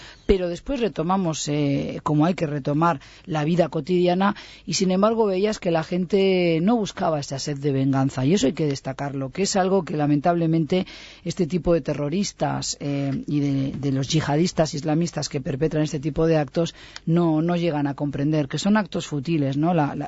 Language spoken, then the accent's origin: Spanish; Basque Country, Spain; siendo vasca o del norte, estaba viviendo en Madrid con mi familia